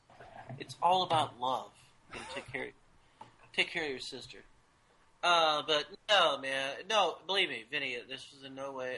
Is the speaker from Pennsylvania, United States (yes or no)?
no; Missouri, United States; I'm from Missouri, man.